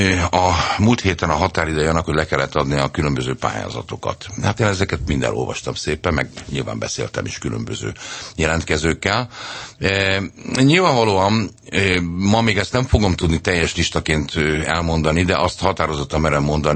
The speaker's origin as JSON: {"language": "Hungarian", "region": "Budapest", "country": "Hungary", "tie": "born or raised there", "said": "én a 13. kerületben nőttem föl, mindenféle értelemben, emberként és gyerekként és politikailag is mindenféle. Tehát nekem nagyon erősek a 13. kerületi kötődéseim."}